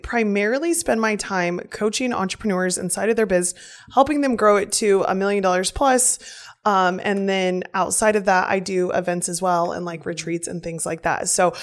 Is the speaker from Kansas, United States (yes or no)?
yes; Kansas, United States; moved away; I'm originally from the Midwest in Kansas in a small town on a farm. And we live in Jersey.